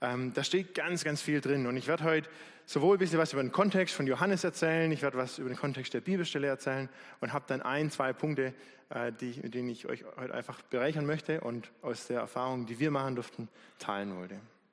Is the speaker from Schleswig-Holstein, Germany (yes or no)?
no; Baden-Württemberg, Germany; Klar, wir kommen aus dem Remstal, wie die meisten von euch, aber ich durfte auch auf dem Weingut aufwachsen.